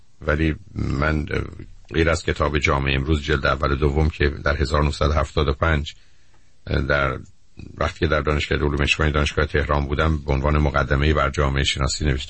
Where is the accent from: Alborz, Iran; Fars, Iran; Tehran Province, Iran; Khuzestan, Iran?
Fars, Iran; Shiraz; متوجه این واقعیت شدیم که مثل این که هر سه ما شیرازی هستیم